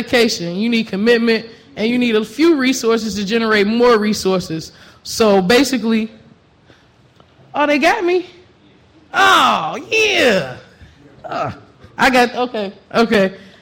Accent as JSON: {"language": "English", "town": "Chicago", "region": "Illinois", "country": "United States", "said": "Oh, I'm from Chicago."}